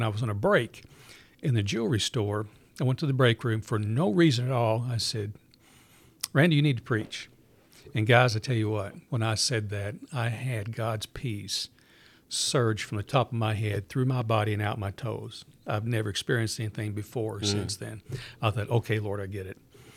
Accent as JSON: {"language": "English", "town": "Springdale", "region": "Arkansas", "country": "United States", "tie": "born or raised there", "said": "Well, I was born and raised in Springdale, Arkansas."}